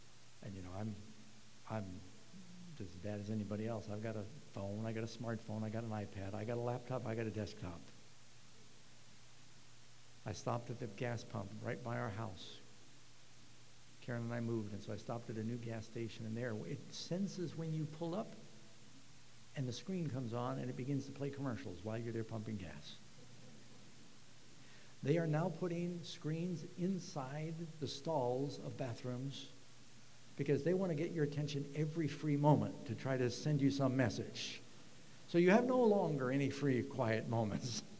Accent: New York City, New York, United States; because I grew up in New York City where we took buses and subways and taxis and walked.

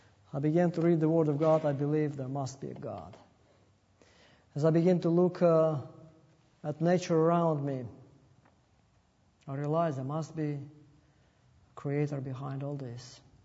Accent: Russia; And I was raised in Russia as an atheist.

